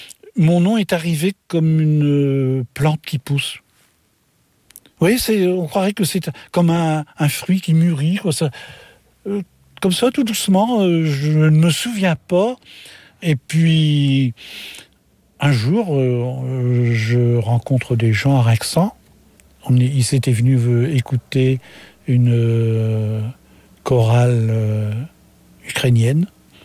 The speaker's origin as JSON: {"language": "French", "country": "France", "tie": "born there", "said": "Mes origines, je dis, voilà, je suis né en France"}